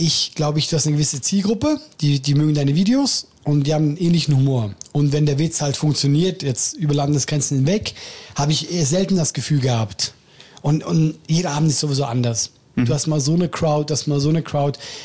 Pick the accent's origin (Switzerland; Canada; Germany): Switzerland; was viele Deutsche als Schweizerdeutsch interpretieren, ist ja nur unser Hochdeutsch, unser Versuch, ich rede jetzt Hochdeutsch